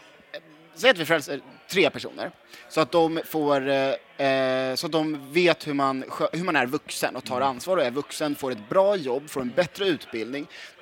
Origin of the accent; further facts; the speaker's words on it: Sweden; Jag är ändå svensk.